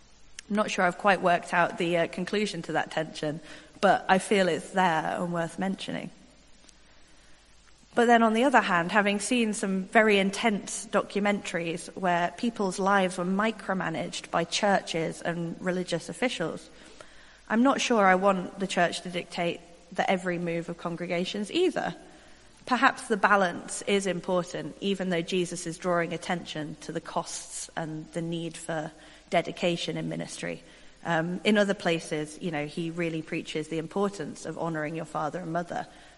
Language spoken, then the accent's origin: English; Stoke-on-Trent, West Midlands, United Kingdom; now in London, United Kingdom; to go home to Stoke-on-Trent to visit my parents. I was like, oh, prophets are not without honor in my hometown. I'll just stay in London.